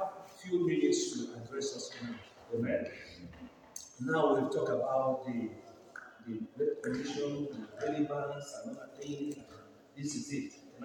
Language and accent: English; Nigeria; Yes, I am your brother from Nigeria.